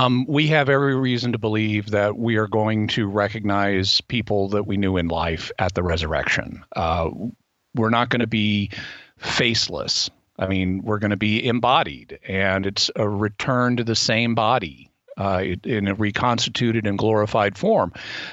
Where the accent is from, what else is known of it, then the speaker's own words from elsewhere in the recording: the South, United States; You know, I grew up in the South too.